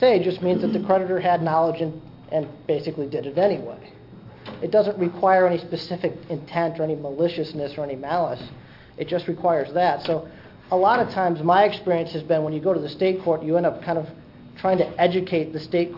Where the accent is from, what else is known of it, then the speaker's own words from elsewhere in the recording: Wisconsin, United States; and I'm from Walworth County